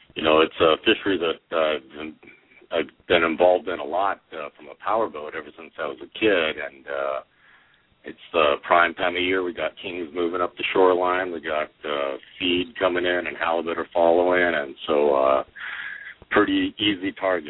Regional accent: Alaska, United States; And then I kind of moved back to Alaska, my home state, started looking around

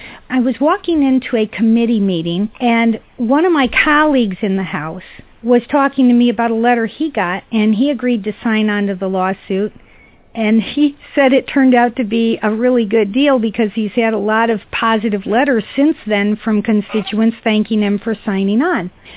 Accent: Boston, Massachusetts, United States; So you went to Harvard, and I'm very familiar with Harvard because I grew up in Boston

